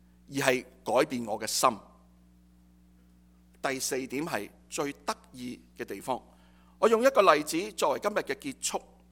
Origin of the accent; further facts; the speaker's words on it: Hong Kong; 作为一个香港土生土长的人